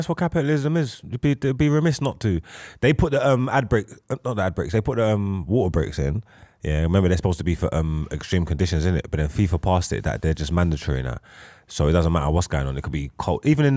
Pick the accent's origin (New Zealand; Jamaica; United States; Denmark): Jamaica; Unless it's track and field, then obviously I'm Jamaican.